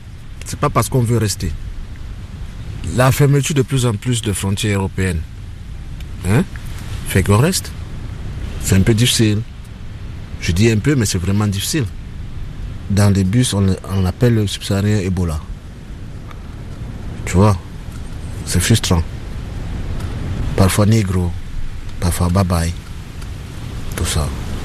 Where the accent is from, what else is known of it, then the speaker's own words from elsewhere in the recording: Cameroon; moved away; Je suis allé du Cameroun vers le Nigeria, vers le Bénin, le Togo, le Ghana, la Côte d'Ivoire, le Burkina Faso, le Mali, le Niger.